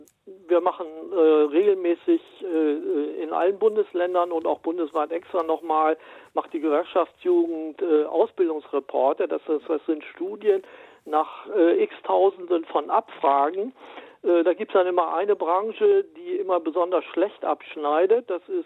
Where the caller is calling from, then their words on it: Lower Saxony, Germany; guten Tag. Ich komme mitten aus der Lüneburger Heide